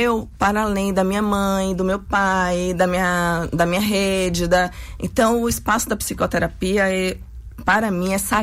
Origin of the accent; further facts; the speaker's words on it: Northeast Region, Brazil; enquanto nordestina mesmo, né? Uma mulher mestiça, sapatão, mãe, tem um filho de 19 anos.